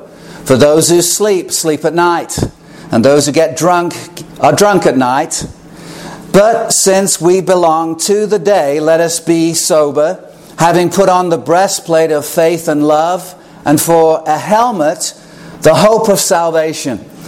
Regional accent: England, United Kingdom; I grew up in England, as many of you know

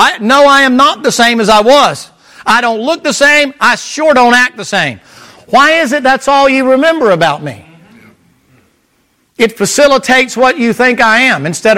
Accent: the South, United States; I'm from the South. That's how they talk.

